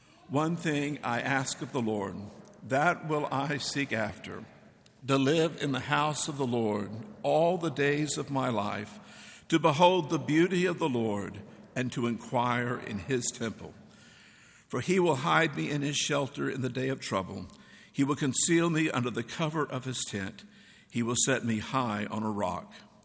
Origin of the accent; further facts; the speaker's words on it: Decatur, Georgia, United States; also born or lived in Burnett, Texas; When I was a child growing up at a little church in Decatur, Georgia, and I always preface that, I was born in Burnett, Texas. My grandparents were born here. My grandparents were born. I am a native Texan to the core, but we were missionaries in Georgia for 7 years.